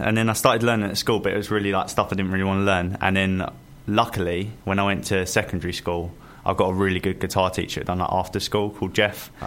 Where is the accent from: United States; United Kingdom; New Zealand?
United Kingdom; Southend-on-Sea, East of England; From Southend on Sea.